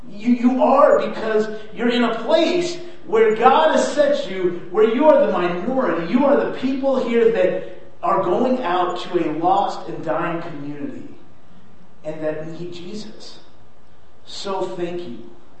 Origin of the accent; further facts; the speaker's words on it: Ephraim, Utah, United States; I was born and raised here in Ephraim, Utah. I love this place.